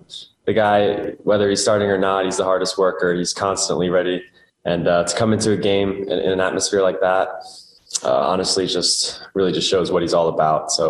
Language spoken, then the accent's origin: English; United States; accent: American; I haven't quite, I think I still sound American, I hope at least.